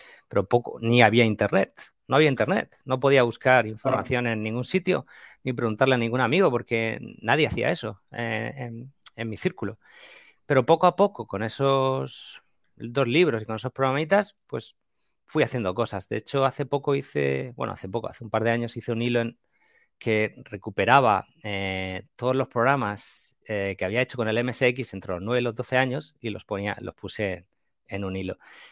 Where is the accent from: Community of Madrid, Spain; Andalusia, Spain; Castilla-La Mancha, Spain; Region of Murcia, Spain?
Region of Murcia, Spain; yo soy murciano, como has dicho